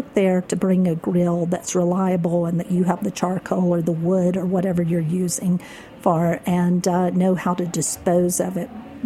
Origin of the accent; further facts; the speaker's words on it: Alabama, United States; Remember, I'm from Alabama.